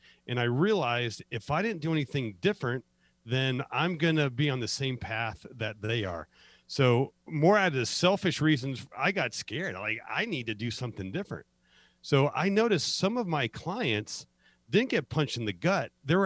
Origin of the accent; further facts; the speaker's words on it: Las Vegas, Nevada, United States; I'm born and raised in Las Vegas. I went into the Army right after high school